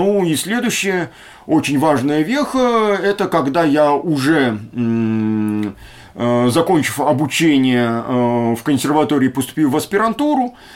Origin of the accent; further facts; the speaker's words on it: Voronezh, Voronezh Oblast, Russia; born there; Я родился в Воронеже